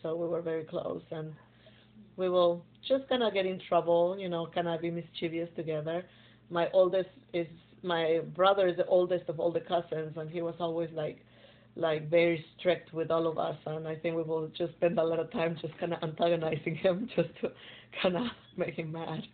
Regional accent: Guadalajara, Jalisco, Mexico; Well, I was born in Guadalajara, that is a big city. And I lived in suburbs of Guadalajara all my life.

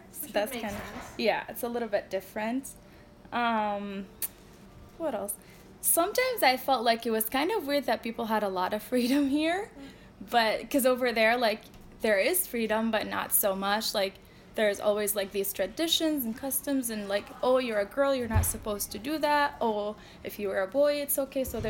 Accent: Iraq; moved away; also born or lived in Damascus, Syria; I'm originally from Iraq. I moved out of my country after the war of 2003. So I went to Damascus, Syria, because it was a safer place for us to live in.

